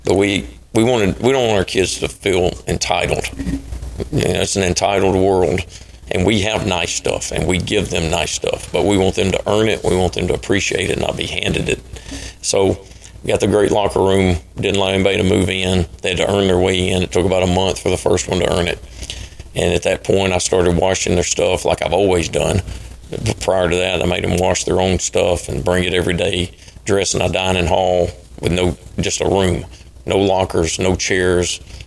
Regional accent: Anderson, Alabama, United States; look, I came from Anderson. I told you I came from a little junior high school and didn't play football in eighth or ninth grade, and I went to Lauderdale County.

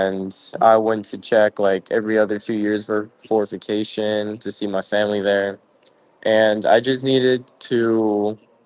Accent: United States; I had lots of coaches watching me since I'm American, and it's like something they rarely get.

